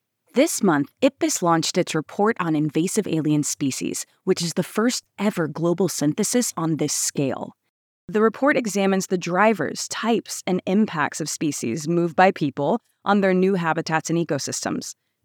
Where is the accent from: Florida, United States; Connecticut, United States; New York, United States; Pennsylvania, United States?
Florida, United States; I grew up in Florida where we have several introduced python species